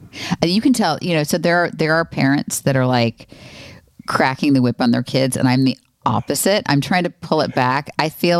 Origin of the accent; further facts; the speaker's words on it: Florida, United States; And I grew up in Florida.